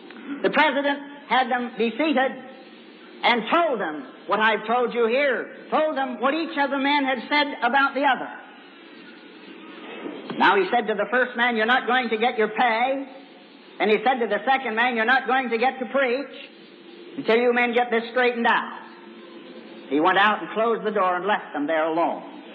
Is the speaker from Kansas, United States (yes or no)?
yes; Kansas, United States; Out in my home state of Kansas